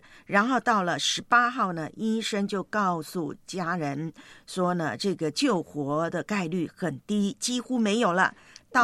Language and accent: Chinese; Taiwan; 那么在台湾我的老家呢现在是真的是露营的风潮